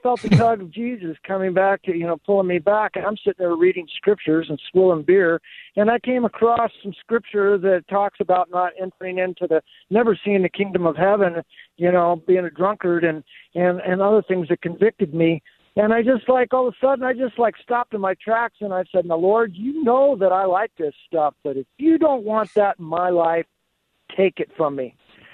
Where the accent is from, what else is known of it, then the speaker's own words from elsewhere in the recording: Ireland; I'm Irish.